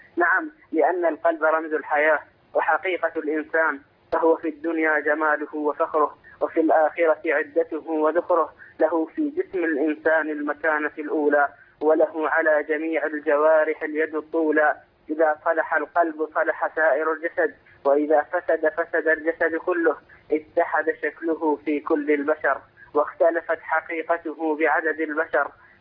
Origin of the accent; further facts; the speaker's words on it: Iraq; من العراق